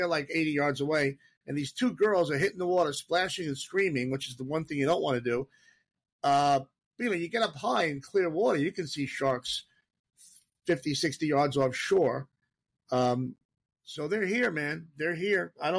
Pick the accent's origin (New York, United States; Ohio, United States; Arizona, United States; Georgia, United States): New York, United States; I we grew up on Great South Bay, and back in like 75, we're going fishing, and we would see, we could see our bait on the floor.